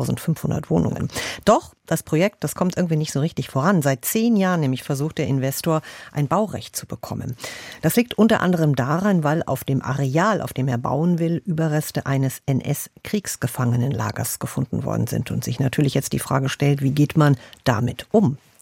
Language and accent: German; Berlin, Germany; Da kann man sich als Berlinerin schon mal die Augen reiben